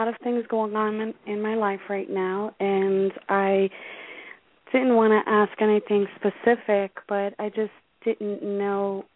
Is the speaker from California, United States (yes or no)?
no; New York, United States; That's why I'm originally from New York, so Connecticut keeps me a little bit more grounded.